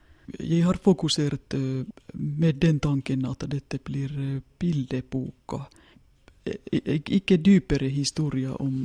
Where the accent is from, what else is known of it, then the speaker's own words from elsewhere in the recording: Helsinki, Uusimaa, Finland; now in Norway; Så jeg har sagt at jeg har ikke røtter her i Nord, fordi jeg kommer fra Helsingfors.